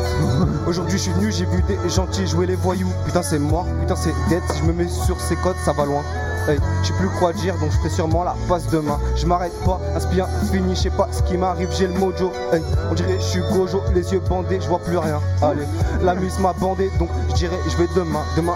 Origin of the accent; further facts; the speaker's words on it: Montpellier, Occitanie, France; Je suis de Montpellier, je sais que je vais me faire huer.